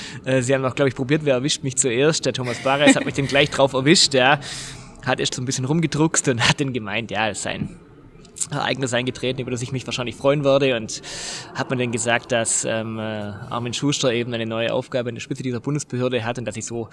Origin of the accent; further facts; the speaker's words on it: Wangen im Allgäu, Baden-Württemberg, Germany; also born or lived in Tettnang; Ja, also geboren bin ich in Tettnang, aber aufgewachsen in Wangen im Allgäu, das ist aber nur kurz auseinander. Da bin ich aufgewachsen, zur Schule gegangen, Grundschule, Realschule, Berufskolleg, Abitur. Meine Familie lebt dort